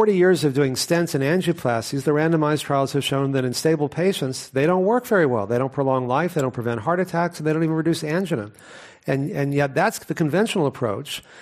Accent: Texas, United States; I grew up in Texas eating them all the time until I was 19

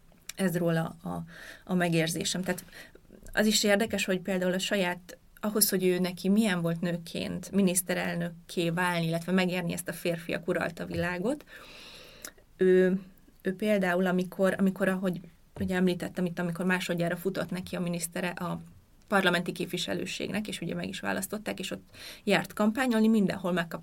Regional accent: Hungary; Legalábbis akik mit nőttünk fel Magyarországon.

